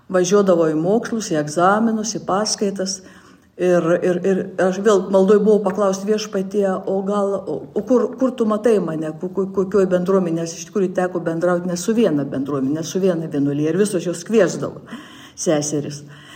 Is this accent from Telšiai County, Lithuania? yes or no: yes; Žemaičių Kalvarija, Telšiai County, Lithuania; Ir augau tikinčioj šeimoj, Žemaičių kalvarijoj, kur tikėjimas buvo iš kartos į kartą perduodamas.